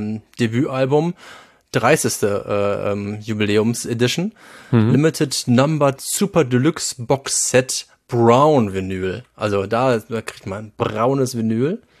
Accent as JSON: {"language": "German", "town": "Cologne", "region": "North Rhine-Westphalia", "country": "Germany", "said": "ich bin aus Kölle"}